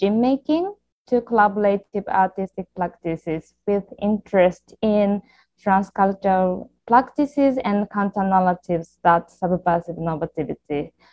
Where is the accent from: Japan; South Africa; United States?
Japan; English is a second language; now in Vienna, Austria; from Japan, and usually I'm based in Vienna, Austria, but currently I'm back in Japan. So I'm now speaking from Japan.